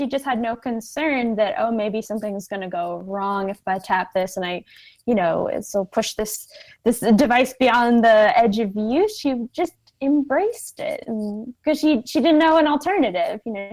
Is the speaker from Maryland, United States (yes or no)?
no; Nashville, Tennessee, United States; because I'm from Nashville. I went to college here.